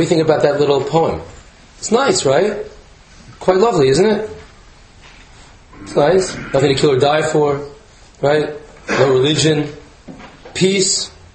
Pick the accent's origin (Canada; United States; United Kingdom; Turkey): United States; See now, I'm American, sorry about that.